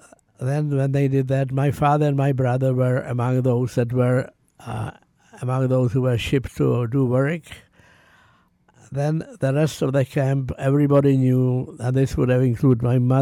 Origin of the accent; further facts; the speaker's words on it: Czechia; I come from Czechoslovakia, the western part of Czechoslovakia, which is now the Czech Republic.